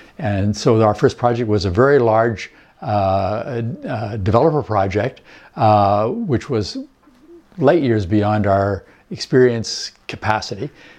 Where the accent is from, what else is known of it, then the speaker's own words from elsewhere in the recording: Winnipeg, Manitoba, Canada; even though we were prairie people, we grew up in Winnipeg.